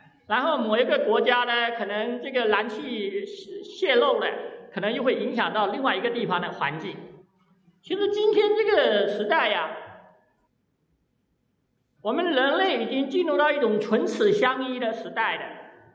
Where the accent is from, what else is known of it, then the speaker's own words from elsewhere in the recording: Nantong, Jiangsu, China; 我们现在是地球人，而不是说不只是一个中国人，还不只是一个江苏人、南通人，我们是中国人。